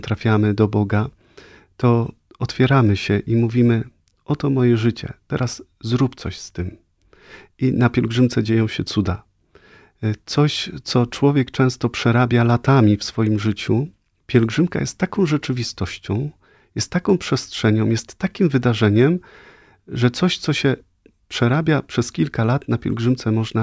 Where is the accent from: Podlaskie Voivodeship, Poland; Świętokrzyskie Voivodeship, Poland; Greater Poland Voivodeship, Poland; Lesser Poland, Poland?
Greater Poland Voivodeship, Poland; pochodzimy z tych samych rejonów, też jestem Wielkopolaninem